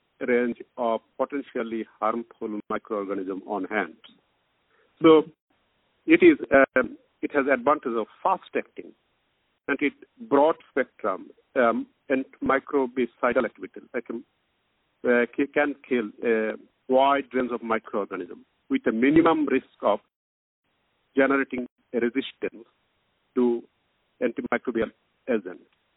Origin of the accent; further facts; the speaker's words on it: Bangladesh; English is a second language; I was brought up in Bangladesh, mm-hmm. and I studied pharmacy there, and I was a lecturer at university in Bangladesh.